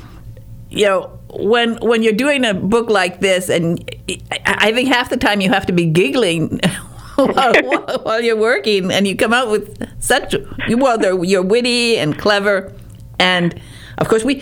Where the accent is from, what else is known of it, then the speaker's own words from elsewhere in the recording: Hancock, Michigan, United States; as I said, I'm from Northern Michigan, and in Hancock, Michigan.